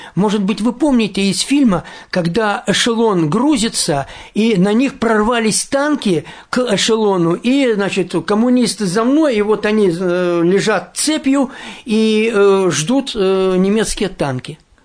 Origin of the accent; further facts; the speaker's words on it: Belarus; я учился в Минске, я родом из Белоруссии, вот